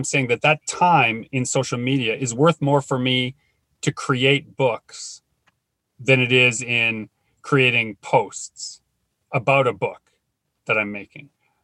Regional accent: Canada; We're so Canadian.

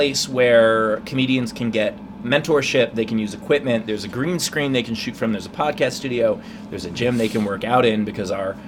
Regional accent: New York, United States; now in Pittsburgh, United States; I am from New York originally.

